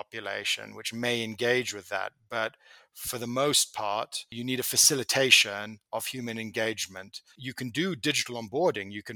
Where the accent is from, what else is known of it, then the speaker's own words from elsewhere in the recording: South Africa; also born or lived in United Kingdom; I was brought up in South Africa, and after coming back from the UK for a period, I worked at First Round.